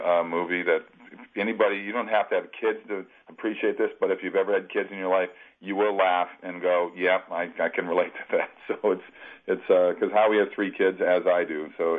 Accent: Minneapolis, Minnesota, United States; I'm from the Minneapolis area.

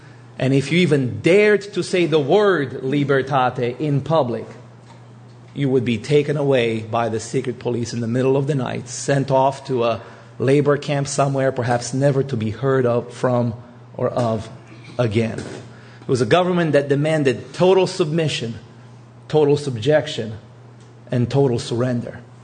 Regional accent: Romania; first language Romanian; English is a second language; And the word freedom in my native language is libertate.

